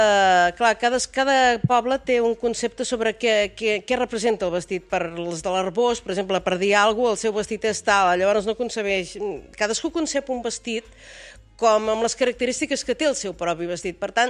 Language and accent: Catalan; Riudoms, Catalonia, Spain; Jo sóc de Riudoms.